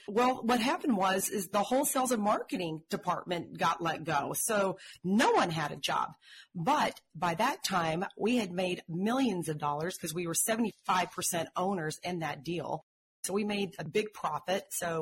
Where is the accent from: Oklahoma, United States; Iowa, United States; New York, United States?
Oklahoma, United States; Tulsa; So I grew up in Tulsa, Oklahoma, so I'm from the heartland. I grew up in an Asian household